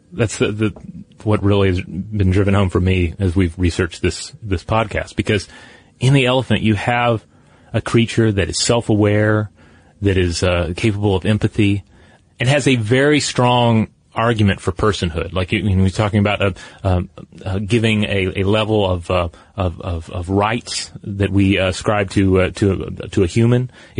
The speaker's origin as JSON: {"language": "English", "region": "Tennessee", "country": "United States", "tie": "born or raised there", "said": "The first I'm going to mention because it exists in my home state of Tennessee"}